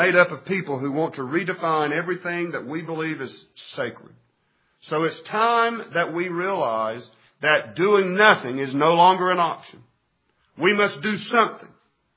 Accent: United States; I am a Christian American. I am an American Christian.

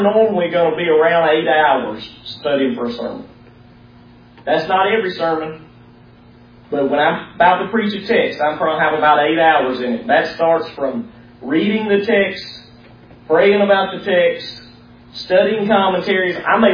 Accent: Alabama, United States; I'm from Alabama. Everybody knows we can't talk real well.

